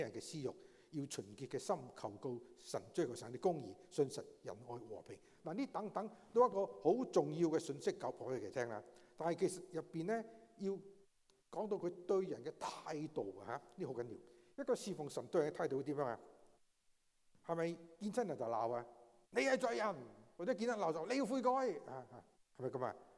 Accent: Guangdong, China; 我们广东人将去饮茶，早点去的东西最漂亮，早点去饮茶更好一点。

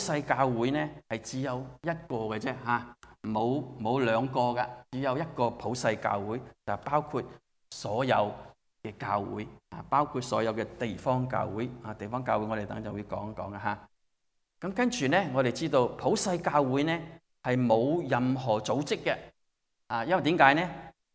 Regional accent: China; 今天呢你和我是中国人

